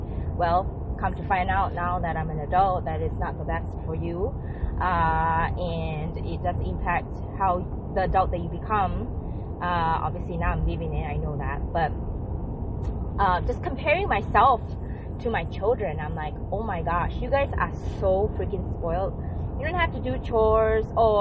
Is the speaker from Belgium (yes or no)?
no; Singapore; I came from Singapore, and I wouldn't say it. We're definitely not from the middle class family.